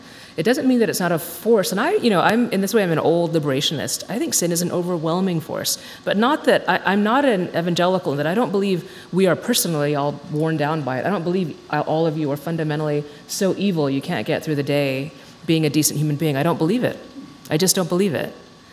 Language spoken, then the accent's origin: English; Texas, United States; and I grew up in Texas